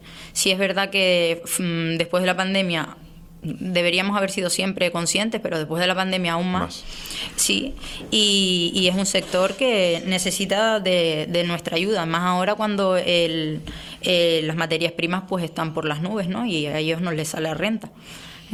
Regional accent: Pinolere, Canary Islands, Spain; yo llevo los barrios de Barroso, Colombo y Pinolere, pero yo soy de Pinolere.

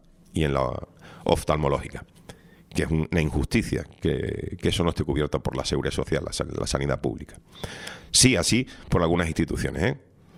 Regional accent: Spain; pero nosotros como españoles votaremos probablemente a principios del año que viene.

